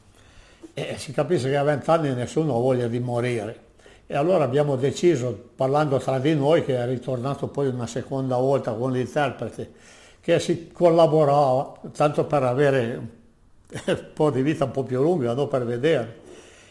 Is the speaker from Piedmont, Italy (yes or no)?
yes; Turin, Piedmont, Italy; born there; sono nato a Torino il 14/3 del 1924.